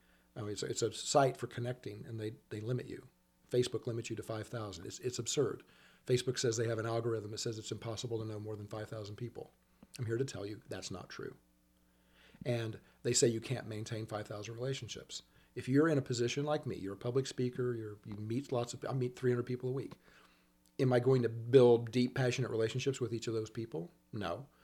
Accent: Kansas City, United States; moved away as an adult; also born or lived in California; Grew up in Kansas City, was there till I was 30, and then moved to California.

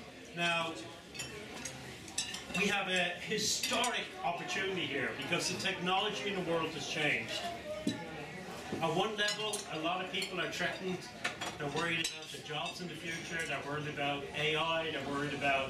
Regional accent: Dublin, Leinster, Ireland; now in New York, United States; I'm Irish, I come from Dublin. I now live in New York.

